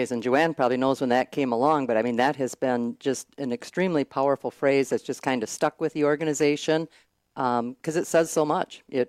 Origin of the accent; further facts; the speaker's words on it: United States; You know, I'm born and raised in Richland County, so I'm from the area